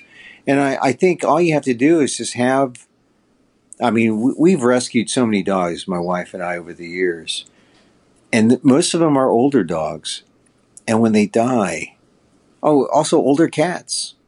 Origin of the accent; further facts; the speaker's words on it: Philippines; So that people can learn about my story about being Filipino.